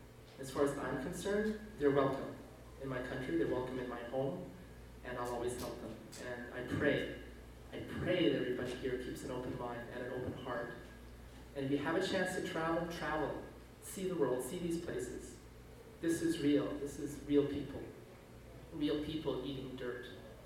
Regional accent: Canada; I'm from Canada.

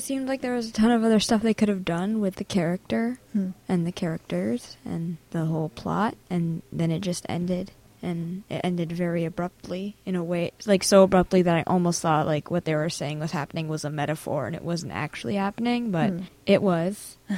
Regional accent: Hudson, New York, United States; I'm a student in high school, and I'm also from Hudson.

